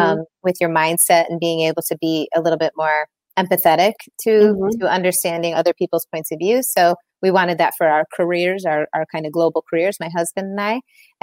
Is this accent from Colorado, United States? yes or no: no; Illinois, United States; also born or lived in Milan; now in London, United Kingdom; So I grew up in Illinois. We moved to Italy. We moved to Milan in 2012. And then we moved to London in 2013.